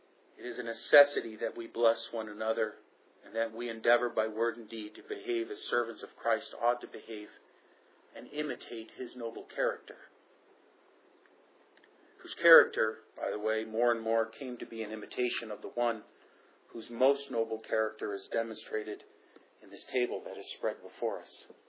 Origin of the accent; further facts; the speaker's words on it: United States; we are so American. We are so wrapped up in ourselves and in our pleasures and our desires